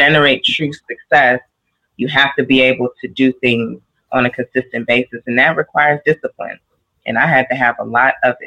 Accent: United States; not just for me and who I am as an American, but also me and who I am as a Nigerian

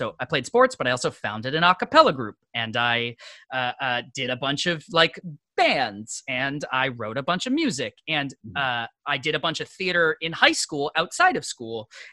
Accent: Maine, United States; I want to go to a big city. I'm from Maine. Like, I need to be in an urban environment.

